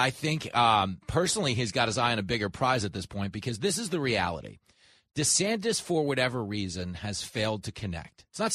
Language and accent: English; Levittown, New York, United States; Listen, I grew up at the Roosevelt Raceway. I grew up in Levittown.